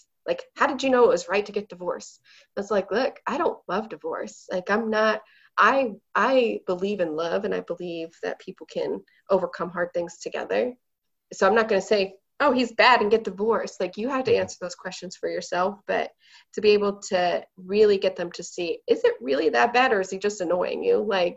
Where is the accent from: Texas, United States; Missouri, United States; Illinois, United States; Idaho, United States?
Idaho, United States; that I was born and raised in Idaho.